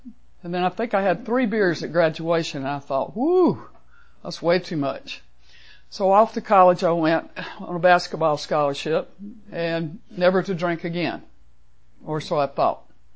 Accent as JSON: {"language": "English", "region": "South Carolina", "country": "United States", "tie": "born or raised there", "also_born_or_lived": "California, United States", "said": "I was born in California, even though I was raised in South Carolina."}